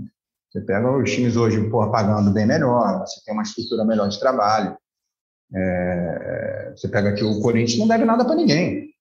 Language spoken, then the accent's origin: Portuguese; Rio de Janeiro, Brazil; Cara, eu sou nascido e criado do lado do Maracanã, né? Eu sou da Tijuca, eu Maracanã andando, tá? 400 metros do Maracanã era onde eu morava.